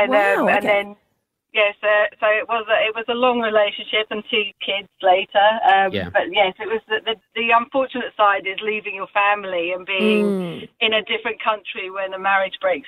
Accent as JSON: {"language": "English", "region": "England", "country": "United Kingdom", "moved": "yes", "lives_now": "Australia", "said": "I did. I moved from England to Australia."}